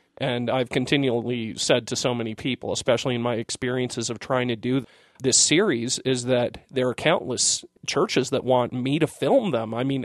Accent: Vancouver, British Columbia, Canada; I grew up in Vancouver, and initially in the West Vancouver area

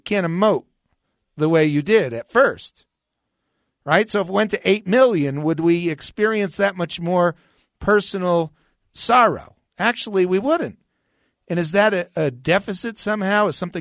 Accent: New Jersey, United States; Chris, and you and I grew up in New Jersey, and we talked a couple times on the air.

